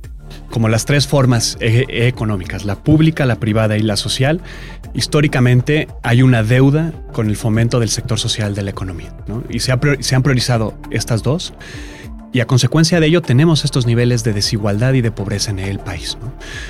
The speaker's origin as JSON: {"language": "Spanish", "region": "Mexico City", "country": "Mexico", "said": "para las y los que somos chilangos"}